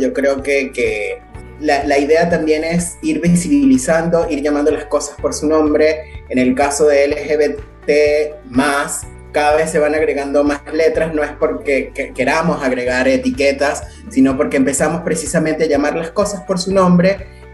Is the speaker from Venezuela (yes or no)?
yes; Venezuela; moved away; En mi caso, yo soy inmigrante, yo soy venezolano, tengo 3 años acá. Y el hecho de venir de otro contexto súper conservador, haber crecido en un lugar de la cordillera súper conservador y venir a esta ciudad